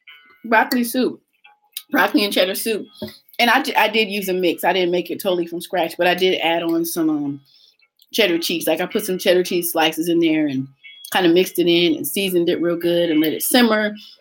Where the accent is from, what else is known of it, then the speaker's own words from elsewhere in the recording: California, United States; I grew up in California. From California. Great place to grow up. Yeah, lots of melting, lots of different cultures.